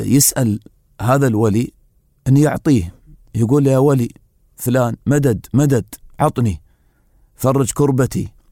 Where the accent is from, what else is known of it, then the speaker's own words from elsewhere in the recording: Dubai, United Arab Emirates; يعني مثلا هني نحن عندنا في دبي أحيد من زمان